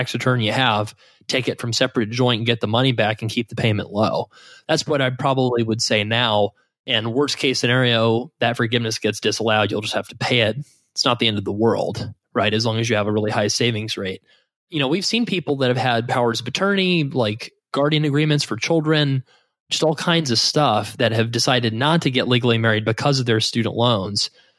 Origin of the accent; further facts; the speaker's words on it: the South, United States; Just kidding, putting it the way they might have where I grew up in the South.